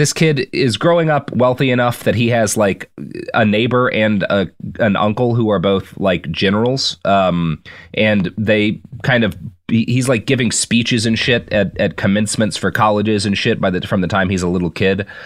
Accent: Glen Carbon, Illinois, United States; I grew up in Glen Carbon for a while.

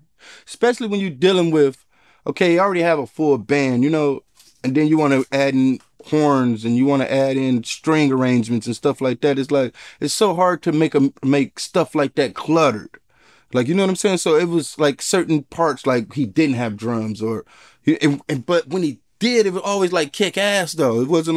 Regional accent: Detroit, Michigan, United States; growing up in Detroit, it almost have like a Motown feel to me

